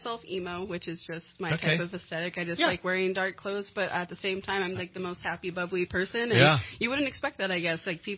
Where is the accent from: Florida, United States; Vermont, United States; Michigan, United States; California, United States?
California, United States; Redding; I'm actually from Redding, California. I'm a Wintu Indian. I'm from here.